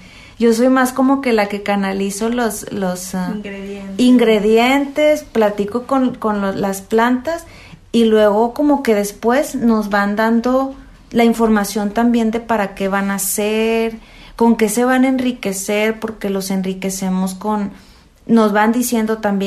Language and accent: Spanish; Monterrey, Nuevo León, Mexico; yo soy de Monterrey, él de aquí de Tijuana, yo me regreso a Monterrey